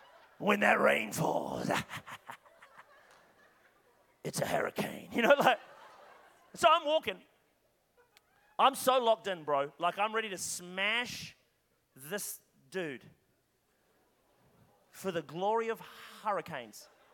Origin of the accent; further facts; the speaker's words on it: Scotland, United Kingdom; Like, you got to understand, I'm Scottish.